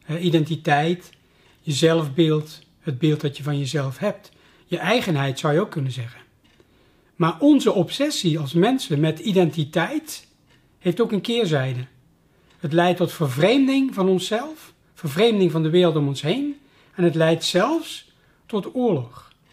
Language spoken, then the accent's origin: Dutch; Amersfoort, Utrecht, Netherlands; ik ben een Amersfoorter, ik ben een Nederlander, een Europeaan